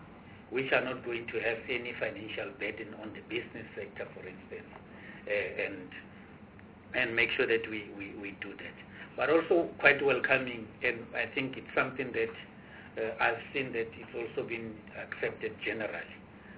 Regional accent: Taung, North West, South Africa; I'm from Taung, which is the last part before you enter Northern Cape.

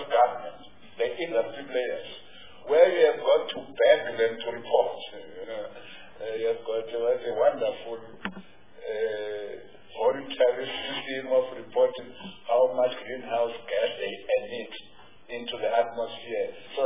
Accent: South Africa; English is a second language; What you say in English? I'm not English. I'm too much of a Zulu.

